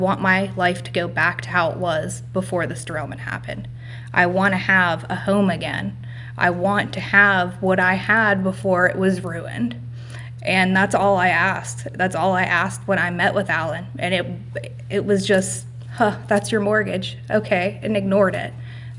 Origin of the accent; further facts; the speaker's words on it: Darlington, Pennsylvania, United States; I grew up in Darlington, Pennsylvania, and that is right on the line of East Palestine.